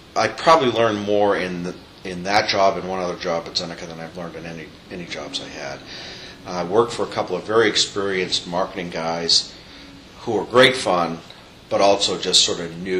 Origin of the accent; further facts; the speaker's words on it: Maine, United States; moved away as an adult; now in Minneapolis, United States; part of it was because I was from Maine and they figured I wouldn't run away the first winter in Minneapolis.